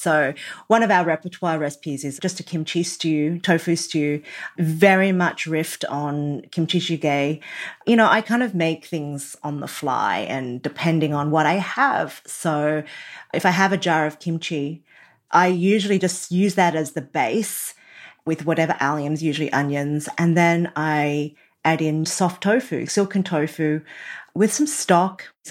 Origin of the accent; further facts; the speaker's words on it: Australia; born there; I was born in Australia, so we eat sausage rolls